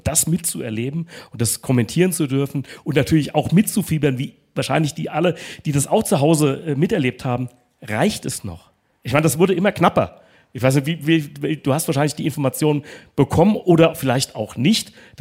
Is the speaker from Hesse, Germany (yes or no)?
yes; Frankfurt, Hesse, Germany; in meiner Heimatstadt Frankfurt